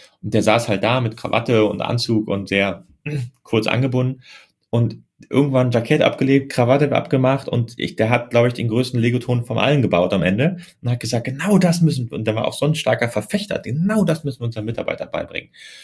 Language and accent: German; Germany; ich komme ja aus Deutschland